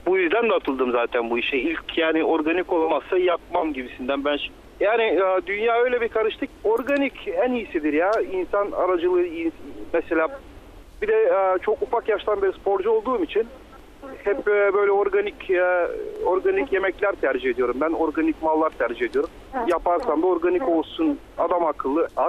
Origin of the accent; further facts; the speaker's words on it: Bulgaria; İkinci faktör doğma büyüme Bulgaristanlı.